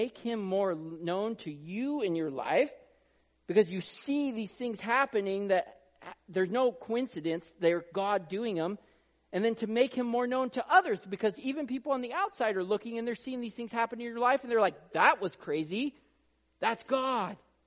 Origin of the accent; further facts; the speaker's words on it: Oregon, United States; There's people in Oregon that think he would just because we're from Oregon, but no, we're the green state, but not that way.